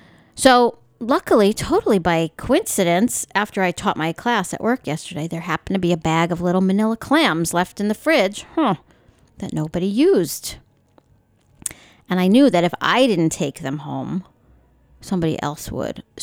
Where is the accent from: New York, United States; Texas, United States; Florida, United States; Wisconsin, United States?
New York, United States; like I grew up on Long Island, and we would eat a lot of steamers, which are softshell clams